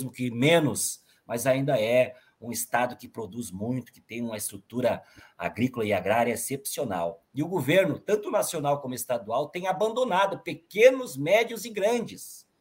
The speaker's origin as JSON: {"language": "Portuguese", "town": "Miraguaí", "region": "Rio Grande do Sul", "country": "Brazil", "tie": "born or raised there", "said": "Miraguaí, minha terra natal, foi a primeira cidade que fez o primeiro núcleo"}